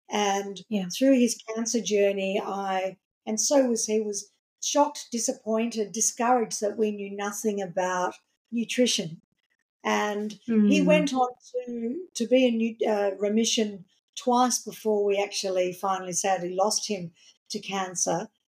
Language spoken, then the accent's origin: English; Melbourne, Victoria, Australia; I had grown up in the restaurant business in Australia, in my hometown of Melbourne in the 1970s and 80s.